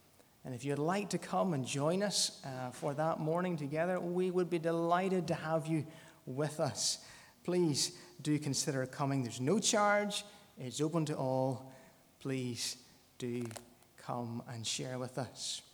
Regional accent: Ballymoney, Northern Ireland, United Kingdom; I'm from Ballymoney. I'm married.

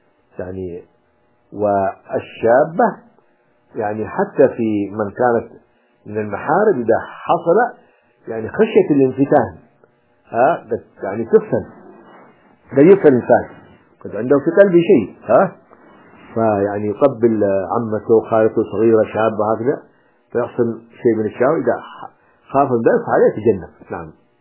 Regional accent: Hadhramaut, Yemen; القنفذ نحن عندنا في حضرموت كانوا يأكلونه

